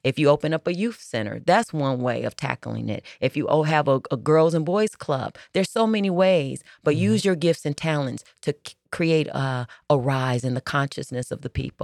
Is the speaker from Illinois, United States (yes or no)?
yes; Joliet, Illinois, United States; also born or lived in Hyde Park; I was born in Joliet and raised in my younger years.